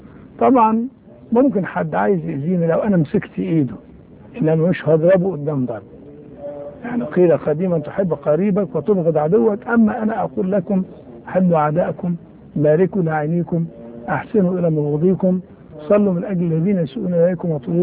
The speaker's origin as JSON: {"language": "Arabic", "country": "Egypt", "said": "أنا كمصري لي أخوات تجندوا في الجيش وحاربوا"}